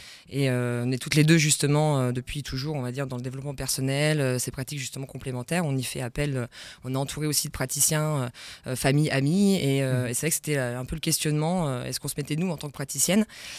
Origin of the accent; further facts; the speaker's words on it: Nancy, Grand Est, France; Moi je suis de Nancy, originaire déjà de là-bas. Et en fait pour une mutation l'année dernière de mon compagnon, on est arrivé justement en Alsace.